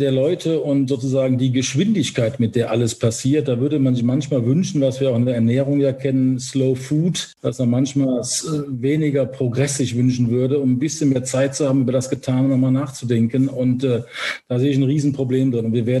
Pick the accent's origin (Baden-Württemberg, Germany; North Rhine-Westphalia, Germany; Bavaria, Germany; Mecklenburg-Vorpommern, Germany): North Rhine-Westphalia, Germany; Cologne; accent: Cologne; Und dann war es ja auch ein Schritt zurück ins Rheinland, wo ich ja herkomme. Ich komme ja aus Köln. Man hört es wahrscheinlich auch an meinem Kölner Singsang so ein bisschen.